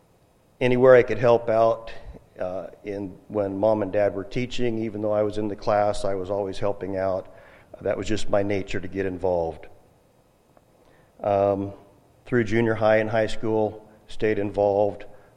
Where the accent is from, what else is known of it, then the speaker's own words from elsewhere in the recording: Albany, United States; I grew up in Albany First Baptist Church.